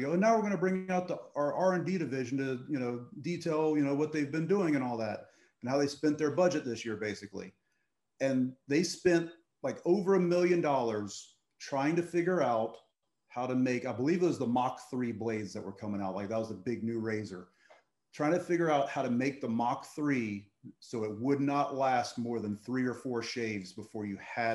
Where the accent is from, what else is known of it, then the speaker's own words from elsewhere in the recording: Jacksonville, Florida, United States; Well, growing up in Jacksonville, we had every 80s act that rolled through there.